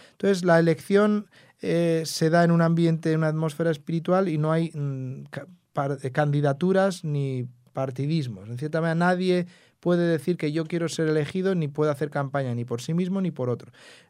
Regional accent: San Sebastián, Basque Country, Spain; Pues yo soy de San Sebastián, del País Vasco, y en el 1999, mientras estaba estudiando en la universidad, yo estudiaba en Vitoria.

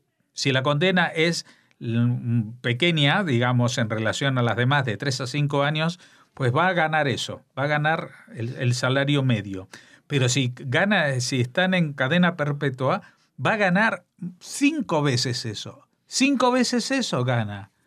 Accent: Spain; nosotros, como españoles, sigamos financiando esto.

